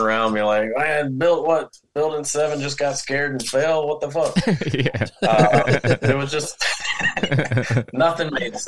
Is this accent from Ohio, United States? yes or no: no; Powder Springs, Georgia, United States; But I pretty much like grew up in, I mean, I lived all over, but I grew up just outside of the Atlanta perimeter.